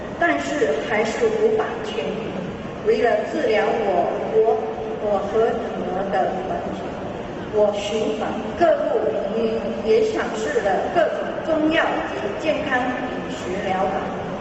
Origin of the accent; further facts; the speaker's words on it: Malaysia; 我是来自马来西亚的